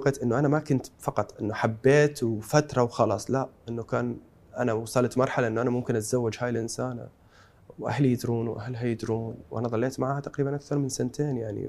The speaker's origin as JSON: {"language": "Arabic", "country": "Iraq", "tie": "born or raised there", "said": "أنا من النوع اللي تأذيت من أصدقائي قبل لما كنت صغير بالعراق،"}